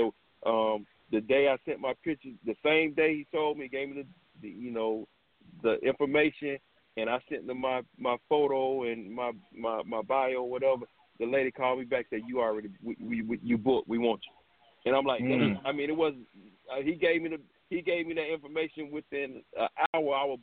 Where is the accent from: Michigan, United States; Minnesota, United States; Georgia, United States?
Georgia, United States; Macon; I'm from Macon, right. Georgia. Yeah. I still live there.